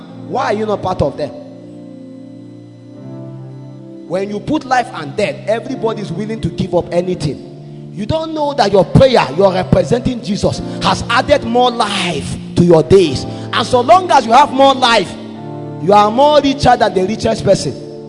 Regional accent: Zaria, Kaduna State, Nigeria; You know, we are from Zaria. I used to eat awara.

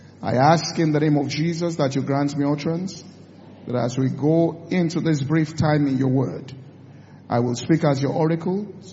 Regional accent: Ibadan, Oyo, Nigeria; There are many things we are doing in Lagos because we grew up in Ibadan.

